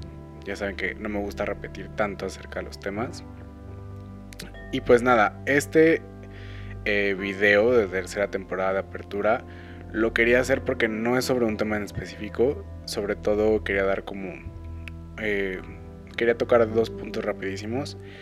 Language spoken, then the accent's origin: Spanish; Mexico City, Mexico; yo soy de México, específicamente de la Ciudad de México